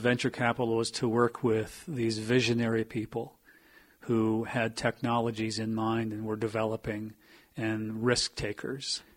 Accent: California, United States; I grew up in Southern California, middle-class family, two brothers, and sunny California surfer kid.

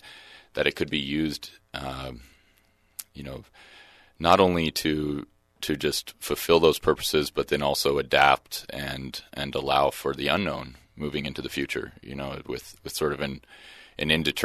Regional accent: Yreka, California, United States; I grew up in Yreka, California. I was born down in Mount Shasta and, you know, left high school at 18

